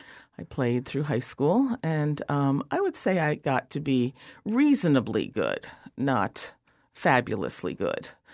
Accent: Willingboro, New Jersey, United States; I'm from Willingboro, which was actually a Levittown.

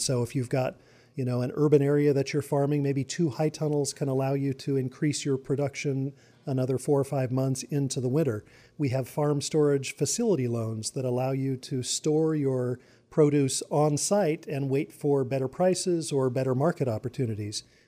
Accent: California, United States; drought in my home state of California.

